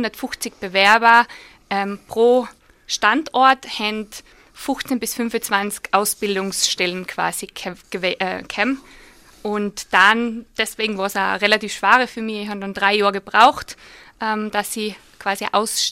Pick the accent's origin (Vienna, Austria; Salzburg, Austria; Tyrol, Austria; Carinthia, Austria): Tyrol, Austria; St. Jakob in Defereggen; Ja, ich bin aufgewachsen in Defricken, in St. Jakob, ganz hinten. Habe meine Schulkarriere auch in St. Jakob gestartet, habe nachher dann noch die HLW in Linz besucht